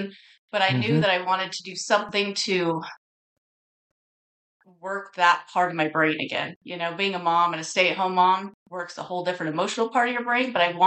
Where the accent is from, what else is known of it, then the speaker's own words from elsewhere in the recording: Big Bear, California, United States; Well, like you mentioned, I grew up in Big Bear, graduated from Big Bear High School. After high school, I went down to Long Beach and went to Long Beach State for a while.